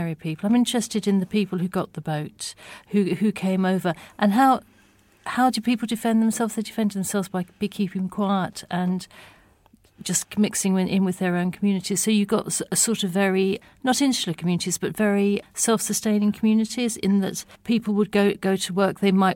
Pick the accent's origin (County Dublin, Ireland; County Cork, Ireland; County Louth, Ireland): County Cork, Ireland; Cork; moved away; But I came from the city, so we came from Cork.